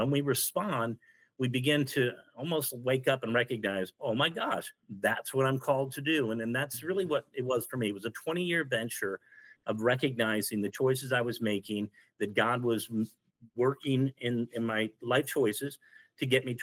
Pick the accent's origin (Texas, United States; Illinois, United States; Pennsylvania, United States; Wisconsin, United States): Illinois, United States; Carbondale; I grew up in Illinois in Carbondale, which is a southern part.